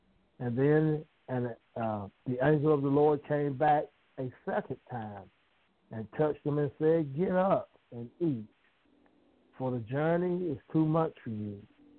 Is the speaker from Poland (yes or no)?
no; the South, United States; accent: Southern; I'm just a down south country boy. Some of y'all might catch my accent. I might say something that might make you laugh at my accent, but that's all right, too. God is still God, even in the South.